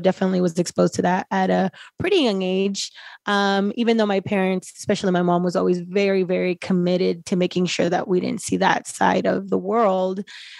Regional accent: Compton, California, United States; also born or lived in Lynwood, United States; So I was born in a little town called Linwood, California, and it's a suburb of Los Angeles. We grew up we were in Compton for a long time.

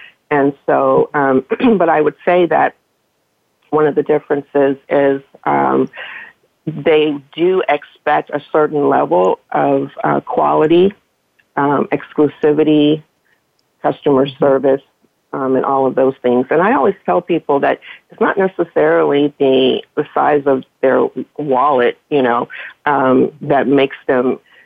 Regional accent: Los Angeles, California, United States; moved away as an adult; now in Atlanta, United States; I moved from Los Angeles to Atlanta. And coming from Los Angeles, and I'm assuming coming from Los Angeles, people just associated me with the entertainment and luxury arena.

